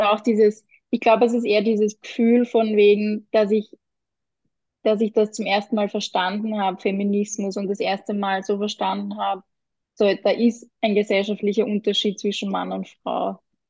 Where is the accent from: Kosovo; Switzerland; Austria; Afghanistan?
Austria; Vienna; nicht am Land aufgewachsen. Also meine Eltern sind noch Burgenländer, die aber schon auch schon selber früh abgehauen sind in die Stadt. Also ich bin Wienerin durch und durch, hört man auch.